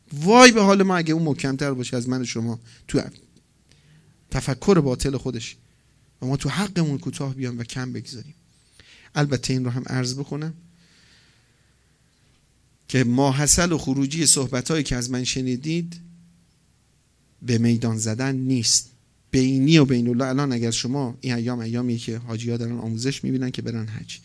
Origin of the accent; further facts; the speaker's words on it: Mashhad, Razavi Khorasan, Iran; به همم گفتم من مشهدیم، پدر مادرم دوست دارن من برم دیدنشون